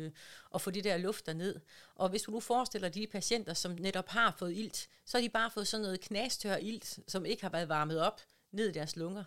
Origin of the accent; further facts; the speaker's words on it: West Jutland, Denmark; Og jeg er til med vestjyde